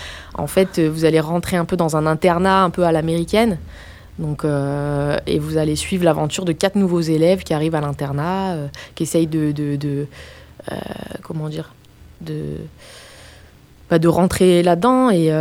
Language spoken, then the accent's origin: French; South Korea; moi, je viens de la Corée, hein